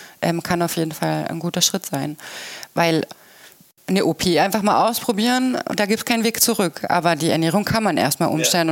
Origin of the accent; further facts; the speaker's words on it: Southern Germany, Germany; Wir sind natürlich da im Süden Deutschlands innerhalb von 4-5 Stunden.